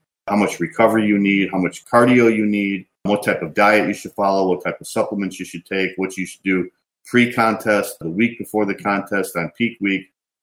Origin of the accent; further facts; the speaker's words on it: Chicago, Illinois, United States; Lance Dreher, who I grew up watching in Chicago